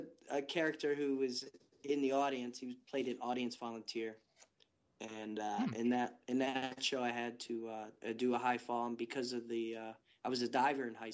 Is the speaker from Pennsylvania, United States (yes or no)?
no; Chicago, Illinois, United States; and then I'm originally from Chicago, so there's a lot of theater and improv in Chicago.